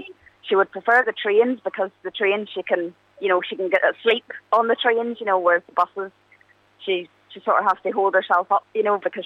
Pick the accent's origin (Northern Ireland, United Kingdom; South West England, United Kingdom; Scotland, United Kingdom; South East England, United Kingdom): Northern Ireland, United Kingdom; Ballymena; I come from Ballymena